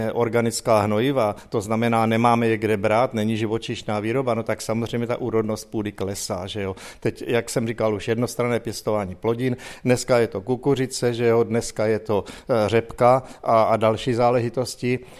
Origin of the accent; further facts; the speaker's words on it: Vysočina Region, Czechia; u nás na Třebicku to začínalo velice pozdě